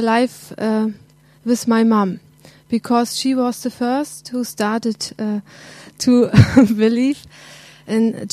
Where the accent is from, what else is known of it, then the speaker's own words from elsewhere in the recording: East Germany, Germany; I grew up in East Germany. And East Germany was in those days under communism government.